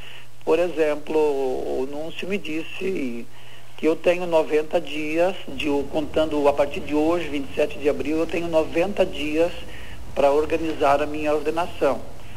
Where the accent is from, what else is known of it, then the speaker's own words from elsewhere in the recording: Sudoeste, Brazil; moved away; E foi nesse ambiente que eu também fui formado, que eu cresci. Eu saí do Sudoeste, mas eu nunca tirei o Sudoeste de dentro de mim.